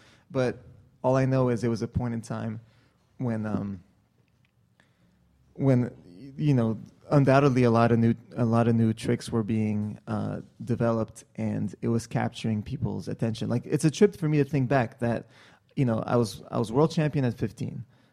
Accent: Montreal, Quebec, Canada; in my hometown of Montreal

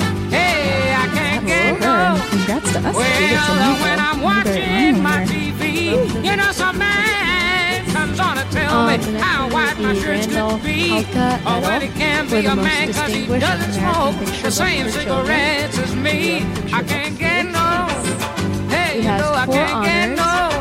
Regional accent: Hudson, New York, United States

